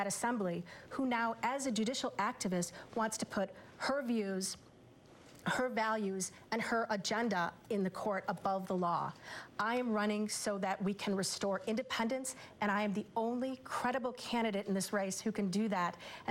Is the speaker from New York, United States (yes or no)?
no; Wisconsin, United States; thank you to everyone in my home state of Wisconsin for watching.